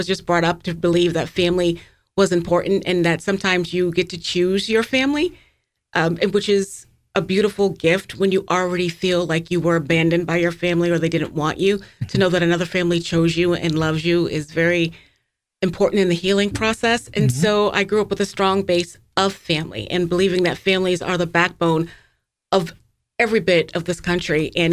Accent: Wareham, Massachusetts, United States; Oh, my mom, I grew up in Wareham

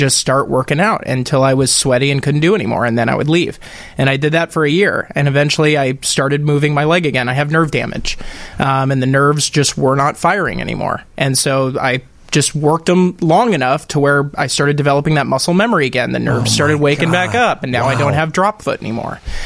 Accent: Beaverton, Oregon, United States; I grew up in Beaverton, Oregon, Nike Town, USA.

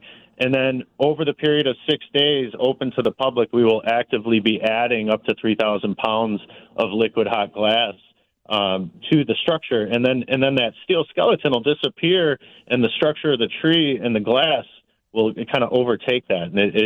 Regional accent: Downers Grove, Illinois, United States; We grew up in Downers Grove, Illinois, went to North, and then went to Illinois State together down in Bloomington Normal.

